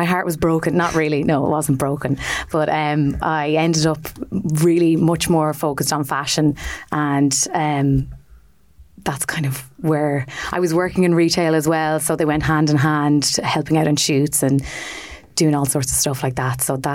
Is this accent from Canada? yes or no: no; Athlone, Leinster, Ireland; now in Dublin, Ireland; So I am from Athlone in the Midlands, and I came to Dublin about 11 years ago to study costume design.